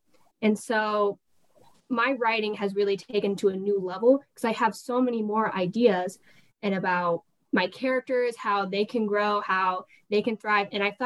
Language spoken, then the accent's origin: English; Pleasant Plains, Illinois, United States; also born or lived in Peoria / Quincy; I was born in Peoria, and then as a baby, I moved to Quincy, and then I started kindergarten in Pleasant Plains. So I would call Pleasant Plains my hometown